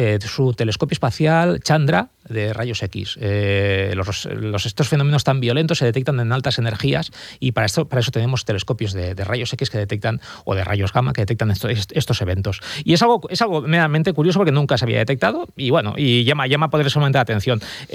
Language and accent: Spanish; Castellón, Valencian Community, Spain; Soy de Castelló.